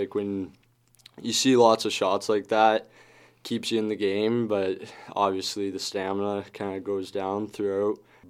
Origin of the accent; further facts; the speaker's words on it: Calgary, Alberta, Canada; Just growing up in Calgary, he was kind of our hometown hero at the time when I was growing up.